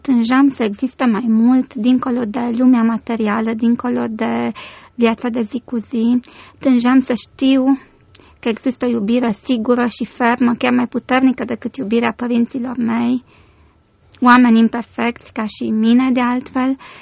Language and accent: Romanian; Arad, Arad County, Romania; born there; M-am născut în Arad, în 1974, într-o familie care m-a iubit mult și m-a așteptat cu drag.